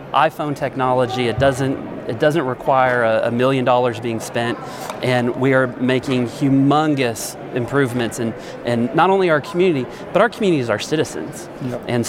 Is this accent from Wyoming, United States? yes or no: yes; Wyoming, United States; now in Oklahoma, United States; When I first came to Eastern Oklahoma 4 years ago, I came from Wyoming.